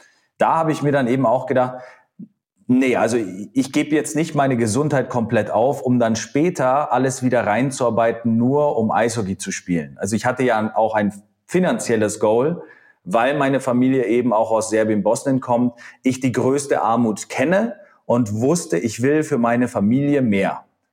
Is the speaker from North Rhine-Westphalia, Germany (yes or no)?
no; Bavaria, Germany; ich komme aus Mittelfranken